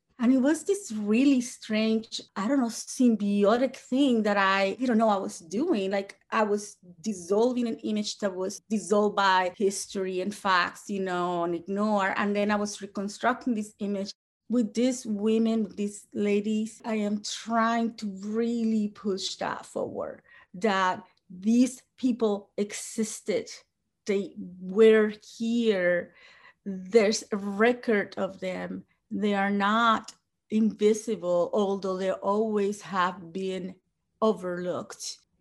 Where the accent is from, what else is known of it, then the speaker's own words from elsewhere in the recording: Dominican Republic; I'm an artist from the Dominican Republic.